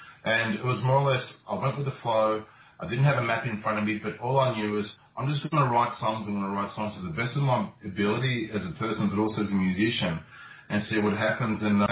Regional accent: Australia; born there; Silvio was born in Australia like the rest of us were

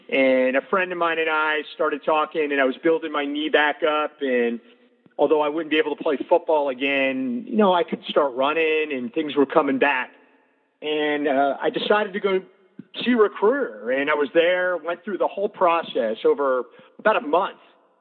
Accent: Northeast, United States; I grew up in the Northeast, okay. And my life revolved around sports.

